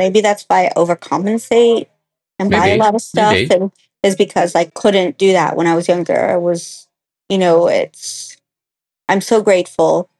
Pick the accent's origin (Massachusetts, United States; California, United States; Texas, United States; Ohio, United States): Texas, United States; I'm American. I grew up in Texas.